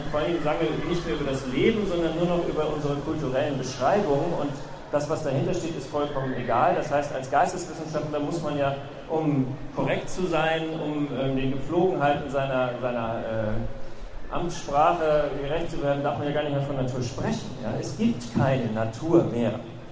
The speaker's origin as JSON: {"language": "German", "region": "Berlin", "country": "Germany", "said": "In Deutschland, ich komme ja aus Berlin, gibt es eine Bannmeile."}